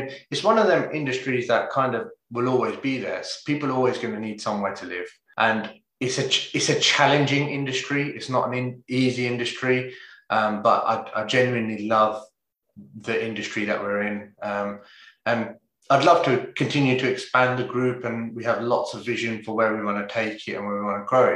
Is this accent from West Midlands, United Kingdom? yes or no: no; Bedford, East of England, United Kingdom; so I'm from Bedford originally, same as you guys, born and bred, Queen's Park.